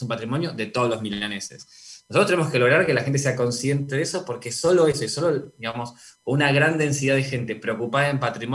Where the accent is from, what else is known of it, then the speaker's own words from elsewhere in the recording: Argentina; nosotros hemos entrado como sociedad argentina en general tarde a los procesos más intelectuales sobre la valoración del patrimonio